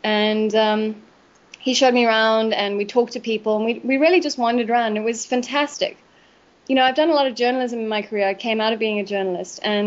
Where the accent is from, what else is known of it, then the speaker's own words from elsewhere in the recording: Johannesburg, Gauteng, South Africa; I grew up in Johannesburg, and I know the city very well.